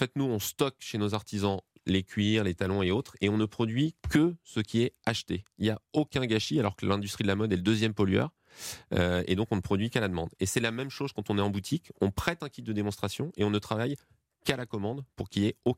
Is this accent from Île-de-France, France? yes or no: no; Salon-de-Provence, Provence-Alpes-Côte d'Azur, France; On est plutôt implanté dans le sud-est de la France, puisque moi, je suis originaire de Salon de Provence.